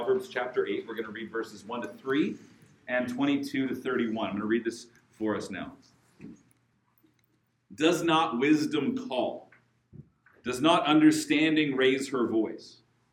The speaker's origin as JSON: {"language": "English", "region": "Alberta", "country": "Canada", "tie": "born or raised there", "lives_now": "Vancouver, Canada", "said": "I grew up in Alberta. I live in the city of Vancouver."}